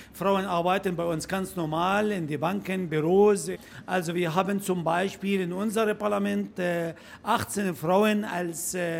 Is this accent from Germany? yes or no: no; Jordan; Und das ist bei uns in Jordanien ist ein bisschen schwierig. Wir als Muslim, wir dürfen keinen Alkohol trinken.